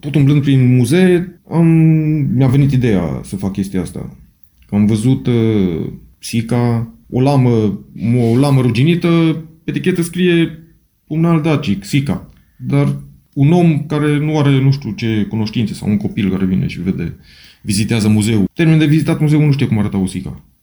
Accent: Timișoara, Timiș County, Romania; Exact așa cum trebuie, sunt timișorean și îmi dorea mult.

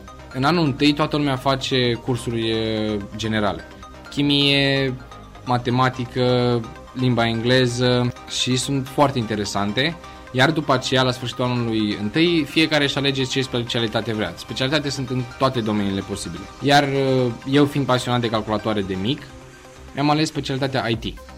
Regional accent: Romania; Da, noi suntem singuri studenți din România la Academia Forțelor Navale.

